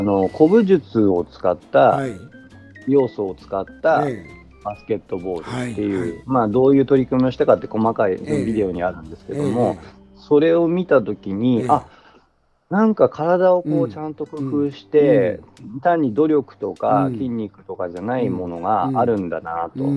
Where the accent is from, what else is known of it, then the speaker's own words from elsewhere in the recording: Yamagata, Japan; あ僕山形なんですけど、宮城、隣の宮城